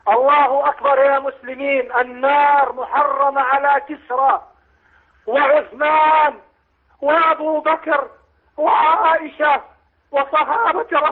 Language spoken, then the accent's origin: Arabic; Gaza, Gaza Strip, Palestine; أنا من غزة أصلي